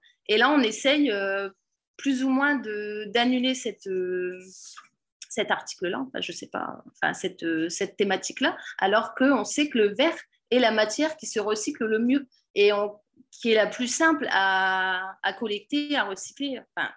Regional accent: Hauts-de-France, France; Moi, je suis du Pas-de-Calais

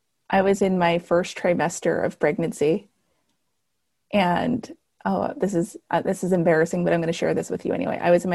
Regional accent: El Paso, Texas, United States; born there; I was born in El Paso, Texas, to a Mexican mom

